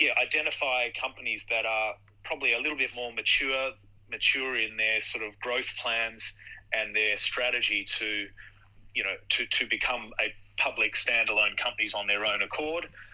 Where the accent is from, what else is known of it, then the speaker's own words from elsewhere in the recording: Australia; not only as an Australian who is very comfortable with my home stock exchange